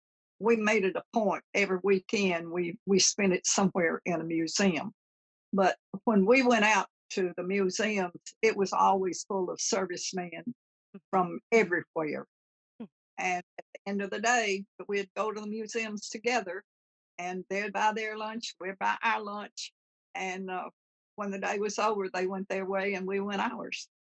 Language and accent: English; Mississippi, United States; now in Washington, United States; I was from Flower Talk, Mississippi.